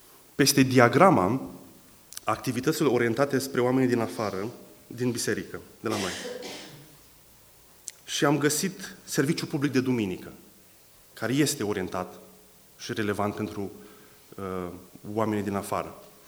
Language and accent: Romanian; Romania; Este posibil să existe o bună parte din poporul în care eu trăiesc, eu sunt români, din prietenii mei